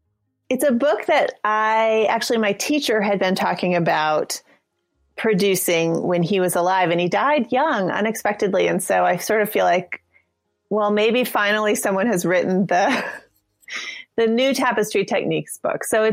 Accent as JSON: {"language": "English", "region": "New Mexico", "country": "United States", "tie": "born or raised there", "said": "I grew up in New Mexico and I studied with people in northern New Mexico for quite a few years."}